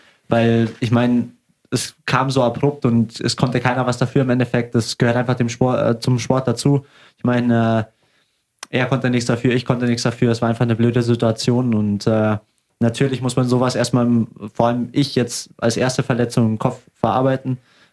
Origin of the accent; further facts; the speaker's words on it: Augsburg, Bavaria, Germany; Ich bin Augsburger durch und durch und ich liebe es hier zu spielen